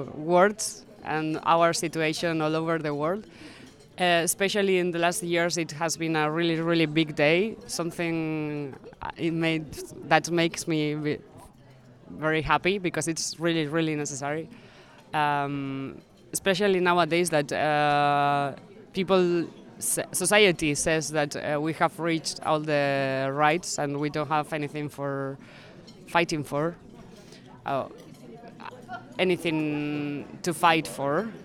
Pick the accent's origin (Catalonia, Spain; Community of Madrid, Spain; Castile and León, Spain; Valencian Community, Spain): Castile and León, Spain; León; English is a second language; I come from Spain, from León, in the north of Spain.